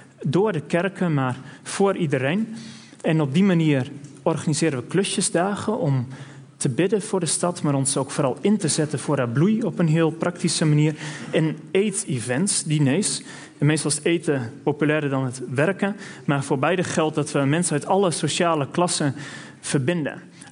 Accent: Dalfsen, Overijssel, Netherlands; Nu is het wel zo dat ik ben opgegroeid in Dalfsen, in Salland. Dat is dan wel geen Twente of Twenterand, maar het voelt toch een beetje als mijn heimat.

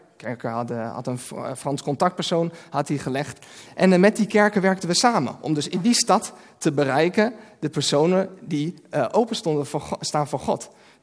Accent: Hengelo, Overijssel, Netherlands; Ik kom zelf uit Hengelo en bij ons is Koninginnedag toch altijd wel de happening

